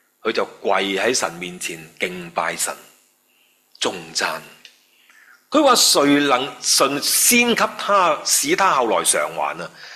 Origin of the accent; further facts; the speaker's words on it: China; 即係我哋中国人有得意㗎，佢讲说话呢真係好到肉㗎。